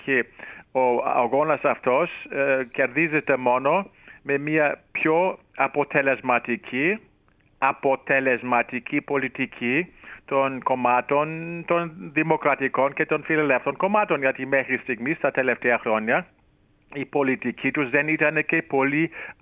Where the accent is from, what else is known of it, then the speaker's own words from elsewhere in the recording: Greece; εδώ βρίσκομαι στην Ελλάδα και παρακολουθώ τις εξελίξεις, η πατρίδα μου